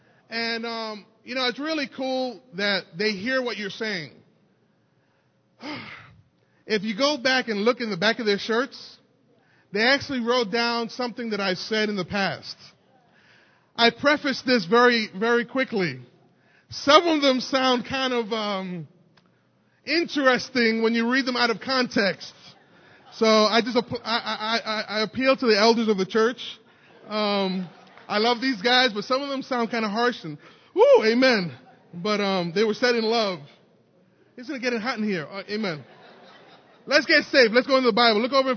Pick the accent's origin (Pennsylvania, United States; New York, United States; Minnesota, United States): New York, United States; I'm from New York. I said y'all. Isn't that cool? All right. I'm trying to fit in.